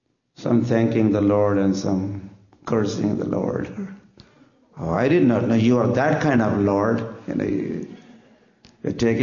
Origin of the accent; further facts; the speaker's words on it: Maharashtra, India; They're saying in Marathi, I will say I'm from Maharashtra, so it's something similar.